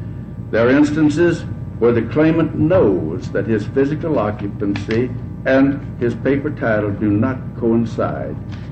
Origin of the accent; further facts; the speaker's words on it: Lyons, Oregon, United States; from Lyons, Oregon, representing the Oregon State Drains.